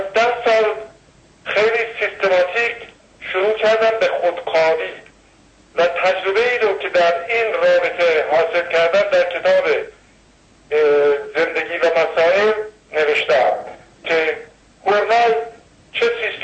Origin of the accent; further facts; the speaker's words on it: Khomeyni Shahr, Isfahan, Iran; born there; 2012 در شهر خمینی به دنیا آمدم.